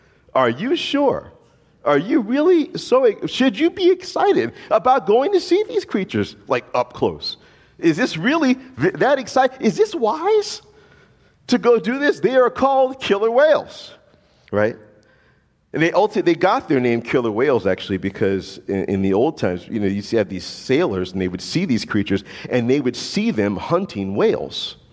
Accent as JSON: {"language": "English", "region": "Deep South", "country": "United States", "said": "living in the Northwest now, a lot of you know I'm from the Deep South"}